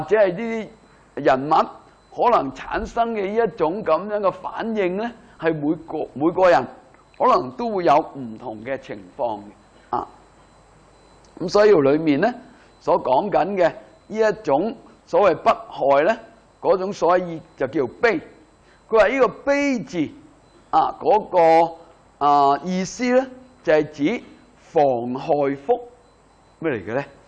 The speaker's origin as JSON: {"language": "Cantonese", "country": "China", "said": "咁所以點解中國人呢去睇嘅時候呢，我哋中國人就覺得呢種叫惻隱之心啊。"}